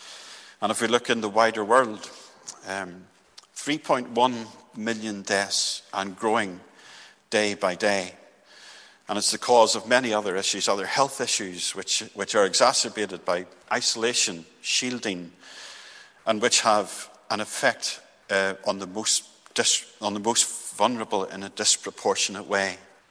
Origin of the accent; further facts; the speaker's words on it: Northern Ireland, United Kingdom; Well, I'm from Northern Ireland. I know more about this than most.